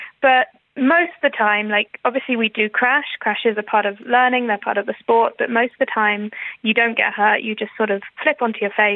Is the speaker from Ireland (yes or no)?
yes; Ireland; being Irish